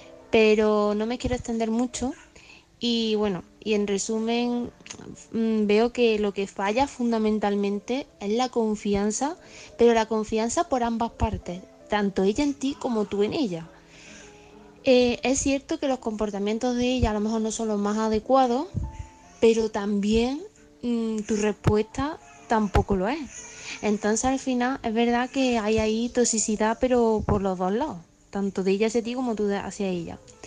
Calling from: Córdoba, Andalusia, Spain; corresponsal de Córdoba.

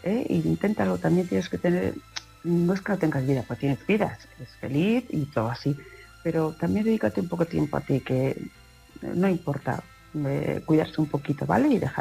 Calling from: Palma de Mallorca, Balearic Islands, Spain; de Palma de Mallorca.

